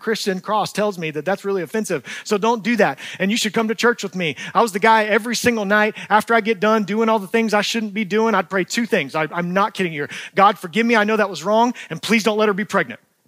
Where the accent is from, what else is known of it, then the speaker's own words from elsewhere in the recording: Georgia, United States; I'm from North Georgia.